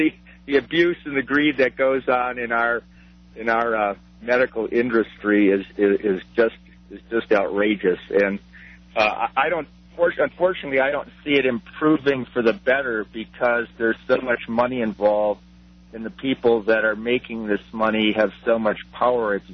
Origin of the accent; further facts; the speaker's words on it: Milwaukee, Wisconsin, United States; I'm from Milwaukee, and I went to school in Madison